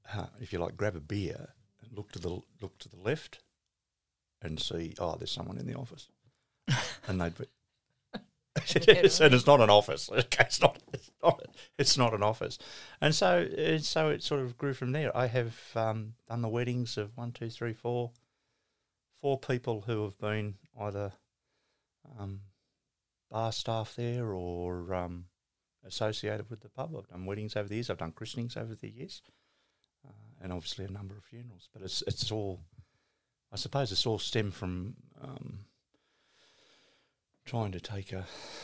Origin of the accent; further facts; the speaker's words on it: Darwin, Northern Territory, Australia; born there; I was born in Darwin Hospital. So that's where I was from. And then when we came back, we're third generation here, but that was sort of where I was born.